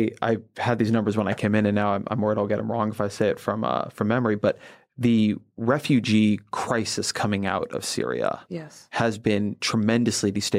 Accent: California, United States; I grew up in Southern California, it's like to Catalina Island, which is just a little island off the coast off the coast in California.

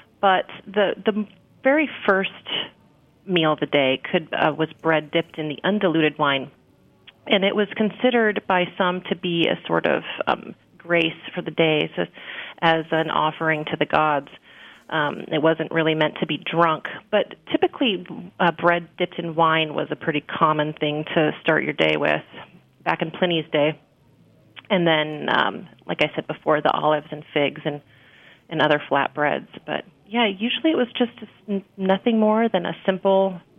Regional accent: Scotland, United Kingdom; oatmeal, of course, and being Scottish, it's almost the Scottish national dish.

